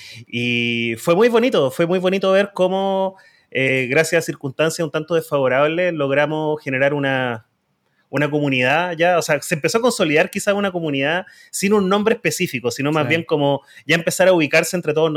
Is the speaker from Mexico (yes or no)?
no; Concepción, Biobío, Chile; now in Santiago, Chile; soy chileno, de Concepción, pero vivo en Santiago